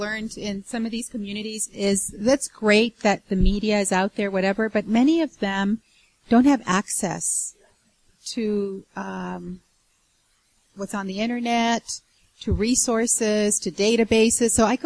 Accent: Nogales, Arizona, United States; I grew up in Nogales.

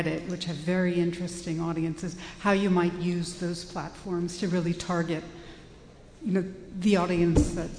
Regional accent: Washington, District of Columbia, United States; I'm from Washington, D.C., and I'm the founder of the Science and Media Project.

